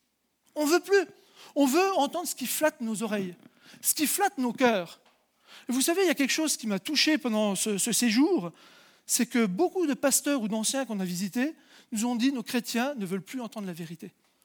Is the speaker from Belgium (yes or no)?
no; France; Alors nous, on est français.